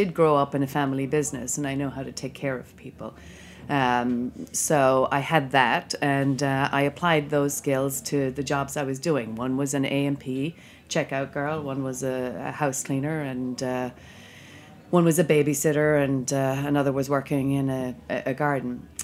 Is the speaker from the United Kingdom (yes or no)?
no; Ireland; moved away; So I am originally from Ireland, and I came here for a summer in 1990